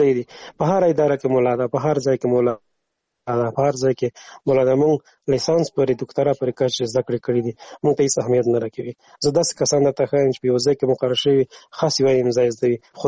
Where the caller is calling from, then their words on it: Afghanistan; مالی افغانستان نه تماس نیول ده